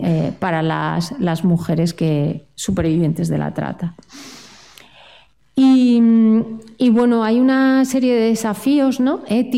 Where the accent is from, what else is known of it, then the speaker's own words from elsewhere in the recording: El Ejido, Andalusia, Spain; con la gente de mi pueblo, que un día está tan normal con sus hijos, hijas e hijes y al día siguiente sale a matar a gente, ¿no? Nadie ha investigado eso, ¿no? Porque claro, la gente de Lejido